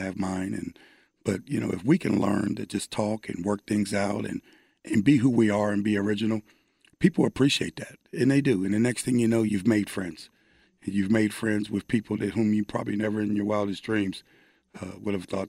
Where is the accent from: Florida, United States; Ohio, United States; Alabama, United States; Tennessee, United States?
Ohio, United States; You know, as a kid growing up in Ohio, even now, I was heavily involved in the church.